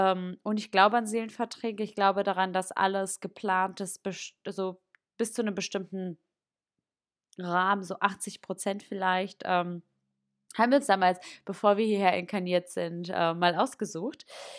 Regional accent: Bochum, North Rhine-Westphalia, Germany; ich komme tatsächlich aus Bochum. Schon immer. Und jetzt bin ich ganz froh, die Stadt zu verlassen.

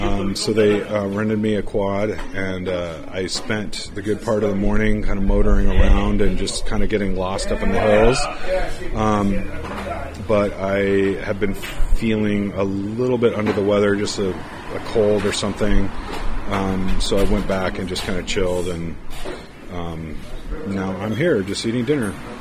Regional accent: United States; As an American, we're used to like everything just being like, you know, rush, rush, rush

